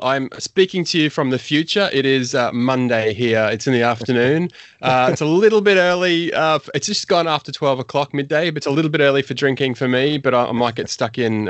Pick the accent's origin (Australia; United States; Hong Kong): Australia; Brisbane, Queensland; So when I was growing up, I was born in Brisbane, and I grew up, you know, I was born in the 70s, but I grew up in the 80s.